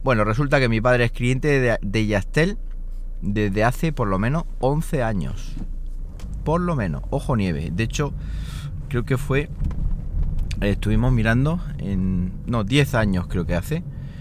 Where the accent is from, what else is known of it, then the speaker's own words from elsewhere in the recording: Siles, Andalusia, Spain; he estado en Siles, ya sabéis, mi pueblo, Siles Jaén, y he estado allí pues con la familia.